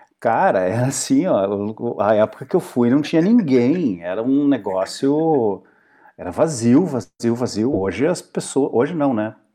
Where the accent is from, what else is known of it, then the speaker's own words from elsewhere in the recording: Porto Alegre, Rio Grande do Sul, Brazil; Sim, sou de Porto Alegre. O sotaque tá forte, né?